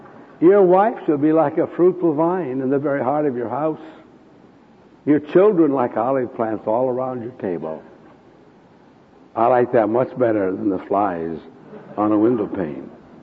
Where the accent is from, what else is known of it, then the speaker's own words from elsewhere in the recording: United States; I'm now 77, and I'm an American.